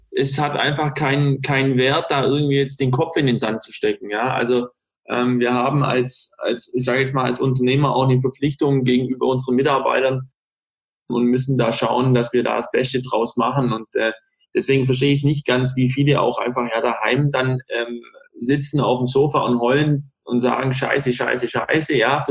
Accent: Ulm, Baden-Württemberg, Germany; bin 31 Jahre alt und bin Gastronom aus Ulm.

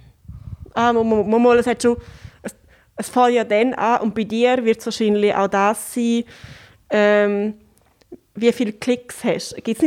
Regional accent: Graubünden, Switzerland; Und als Bündnerin wirst du recht, ja.

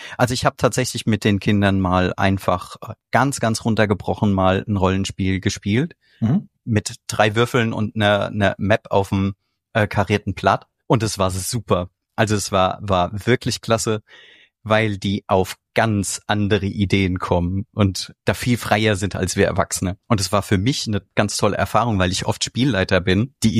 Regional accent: Mainz, Rhineland-Palatinate, Germany; Also wo ich herkomme, ist ja schon genannt worden aus Mainz, dem schönen Mainz.

